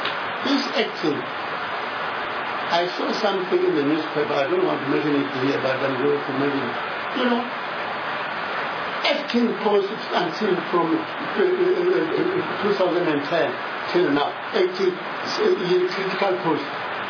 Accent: Limpopo, South Africa; I'm from Limpopo, mind you.

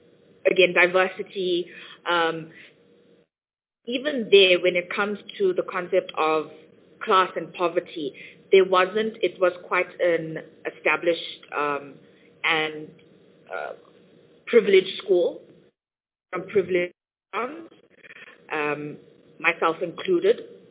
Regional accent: South Africa; I'm South African. I would introduce myself as South African.

